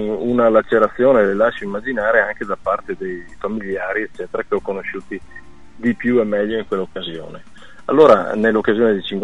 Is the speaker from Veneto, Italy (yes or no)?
yes; Sedico, Veneto, Italy; io sono di Sedico, quindi non è che il Cadore è un po' distante, no?